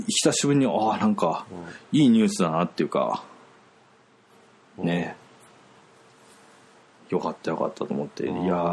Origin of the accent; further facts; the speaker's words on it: Oita, Japan; まあ、自分も大分出身なんで